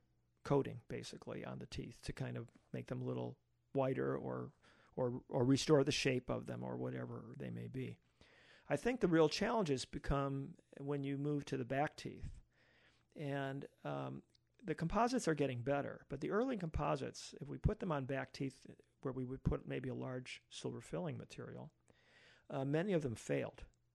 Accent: Chicago, Illinois, United States; And coming as a city boy, I grew up in Chicago.

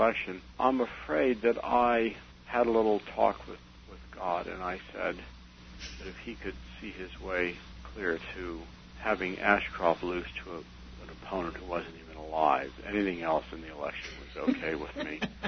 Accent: Missouri, United States; What happened is that I'm from Missouri, and I have to say that I've been sort of proud over the years that our senators from Missouri are usually pre

